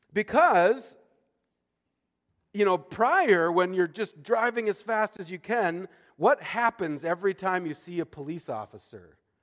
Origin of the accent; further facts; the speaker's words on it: Montana, United States; For those of you who know me, I grew up in Montana, and I grew up riding dirt bikes and racing dirt bikes